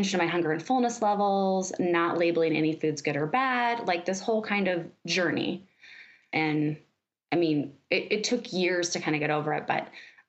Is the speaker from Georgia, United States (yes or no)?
no; Liberty, Missouri, United States; Yeah, so I grew up in Liberty, Missouri, which is just a little bit north of Kansas City, Missouri.